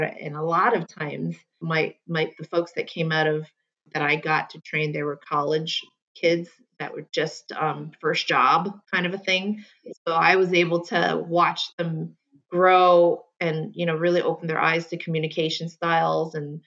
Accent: New York City, New York, United States; I'm from New York City. I grew up in Queens and Long Island. So I've been around very intense people. And I believe this is the ground where I learned to communicate.

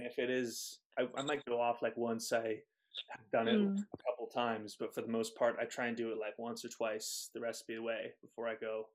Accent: California, United States; I grew up in the California Bay Area

